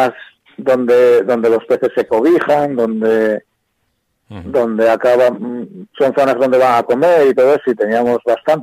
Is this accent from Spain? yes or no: yes; Gijón, Asturias, Spain; Sí, soy bueno, de Gijón.